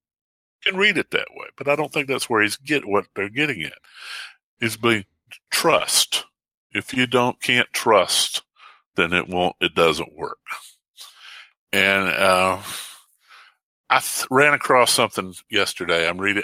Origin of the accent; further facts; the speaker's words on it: Mount Airy, North Carolina, United States; anybody that's listened to the show for a while knows I'm from Mount Airy, North Carolina, the hometown of Andy Griffith.